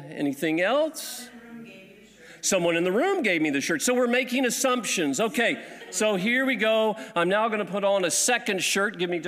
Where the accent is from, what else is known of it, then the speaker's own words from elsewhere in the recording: Texas, United States; I'm from Texas.